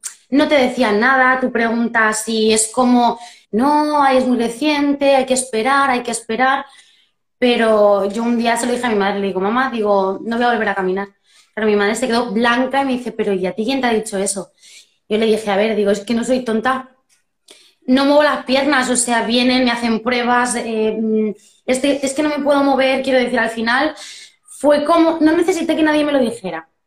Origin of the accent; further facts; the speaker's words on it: Barcelona, Catalonia, Spain; tengo 29 años, soy de Barcelona